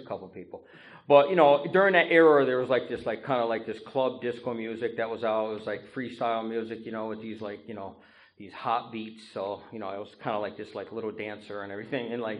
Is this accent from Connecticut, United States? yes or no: yes; New Haven, Connecticut, United States; I grew up down in New Haven. I am 43 years old.